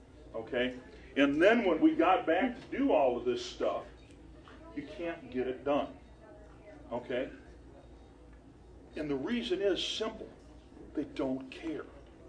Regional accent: Illinois, United States; Now, I come from Illinois. I come from the land of Lincoln, okay?

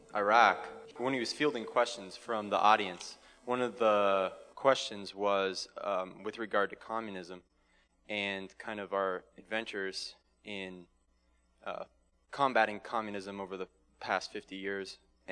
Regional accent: Denver, Colorado, United States; I'm from Denver, Colorado.

